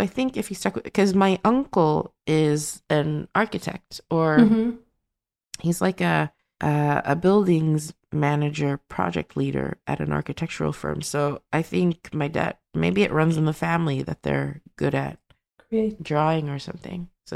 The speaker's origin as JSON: {"language": "English", "country": "Sweden", "tie": "born or raised there", "said": "I grew up in Sweden."}